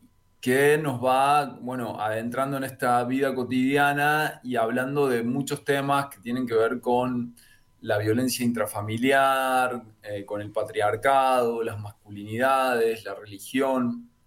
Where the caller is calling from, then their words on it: Posadas, Misiones, Argentina; Sí, estoy acá en Posadas.